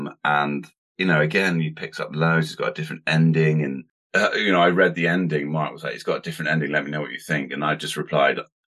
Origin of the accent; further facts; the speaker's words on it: Roche, South West England, United Kingdom; And I grew up with that, you know, people taking the mick out of me because I came from Roche. It was always seen as a bit of a shithole, probably because of the clay tips.